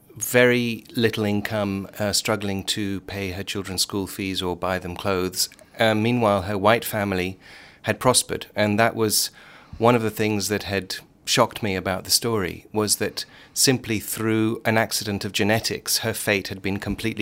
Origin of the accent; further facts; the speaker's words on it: England, United Kingdom; I said, "Well, I'm a friend from England."